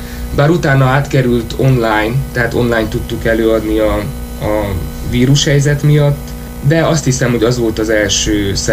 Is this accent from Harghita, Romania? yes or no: no; Târgu Mureș, Mureș County, Romania; now in Cluj-Napoca, Romania; Hát elsősorban Marosvásárhelyen nőttem fel, és most Kolozsváron végzem a Színművészeti Egyetemet.